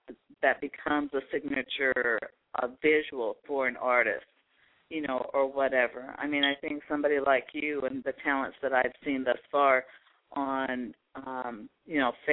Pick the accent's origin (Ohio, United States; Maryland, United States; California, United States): Maryland, United States; Baltimore; Baltimore. And it's like, do I step up and continue to try to create these avenues for the people in my hometown to be heard in places they're not being heard?